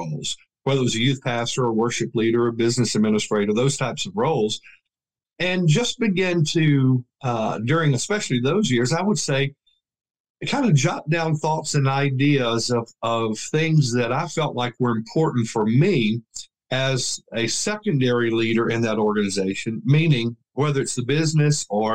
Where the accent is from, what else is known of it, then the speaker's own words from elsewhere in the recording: Louisiana, United States; I grew up in Louisiana. My parents lived there.